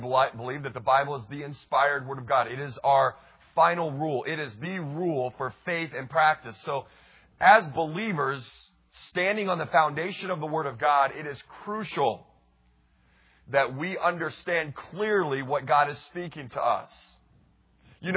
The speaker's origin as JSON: {"language": "English", "region": "Colorado", "country": "United States", "tie": "born or raised there", "said": "I grew up in Colorado. My mom and dad live there. I have a good number of relatives who live on the western side of the state."}